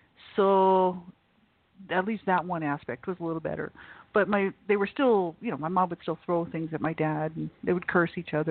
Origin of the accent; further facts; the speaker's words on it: Albuquerque, New Mexico, United States; born there; Yeah, I was born in Albuquerque, so I was born in the city there.